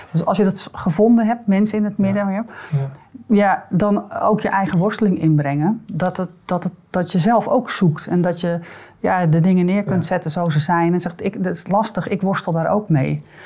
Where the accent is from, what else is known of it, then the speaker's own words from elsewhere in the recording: Zandvoort, North Holland, Netherlands; Maar ik zei al, ik kom uit Zandvoort.